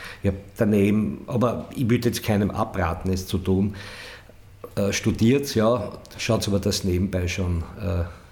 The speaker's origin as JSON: {"language": "German", "town": "Weitra", "region": "Lower Austria", "country": "Austria", "tie": "born or raised there", "said": "auch meine Heimatstadt Weitra gegen Pfaffenschlag oder solche Dörfer nicht."}